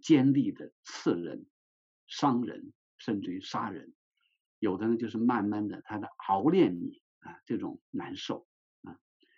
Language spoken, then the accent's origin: Chinese; China; 而我们从大陆来的这些弟兄姐妹们